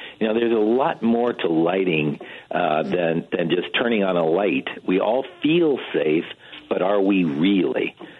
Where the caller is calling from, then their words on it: Sierra Vista, Arizona, United States; Yes, I'm calling from Sierra Vista, Arizona.